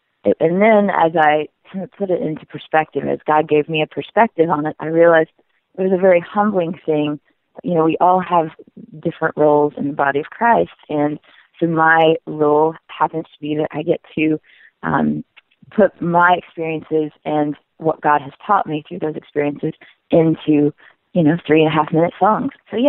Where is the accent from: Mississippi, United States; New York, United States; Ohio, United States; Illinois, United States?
Mississippi, United States; Jackson; I grew up in Jackson, Mississippi, so there's lots of R&B influence, gospel, blues.